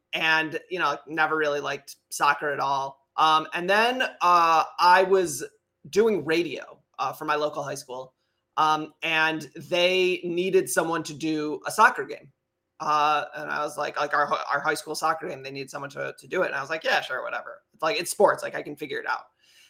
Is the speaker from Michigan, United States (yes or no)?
yes; Michigan, United States; So I think it's because we're both from Michigan.